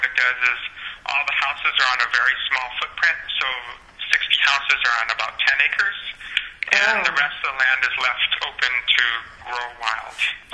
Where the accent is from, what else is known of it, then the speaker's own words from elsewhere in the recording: India; For me, I'm Indian, and so living in South Dakota was way more culture shock